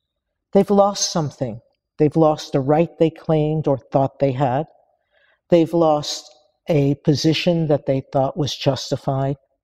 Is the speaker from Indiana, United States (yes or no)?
no; New York City, New York, United States; born there; I was born a citizen. I was born in New York City, but putting that aside